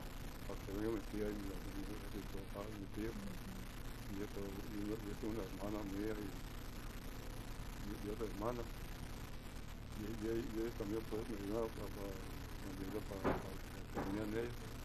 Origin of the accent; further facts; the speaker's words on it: Michoacán, Mexico; also born or lived in United States; No, yo nací en Estados Unidos. Nomás que me crié en Michoacán. Allá me crié.